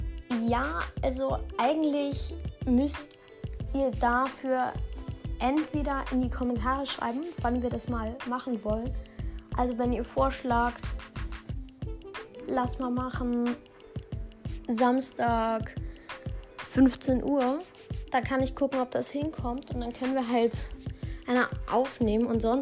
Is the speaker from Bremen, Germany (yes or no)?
yes; Bremen, Germany; Also, ich komme aus Bremen